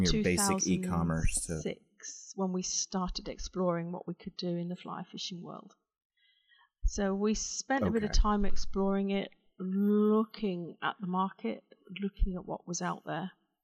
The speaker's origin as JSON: {"language": "English", "region": "England", "country": "United Kingdom", "tie": "born or raised there", "said": "My mum went into nursing, and we grew up in England."}